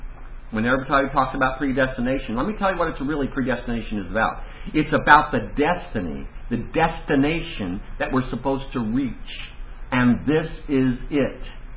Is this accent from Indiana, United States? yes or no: yes; Indiana, United States; I'm from Indiana